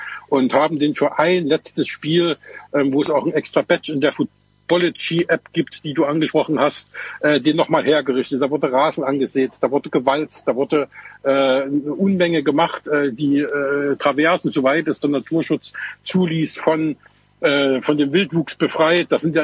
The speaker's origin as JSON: {"language": "German", "town": "Meerane", "region": "Saxony", "country": "Germany", "tie": "born or raised there", "said": "vielleicht auch, weil es meine Heimatstadt war, Merane, aber es war ein unfassbares Erlebnis."}